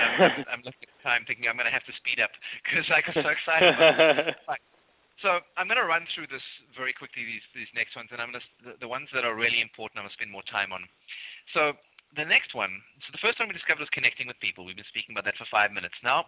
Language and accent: English; South Africa; I would be honored to, because I'm originally South African.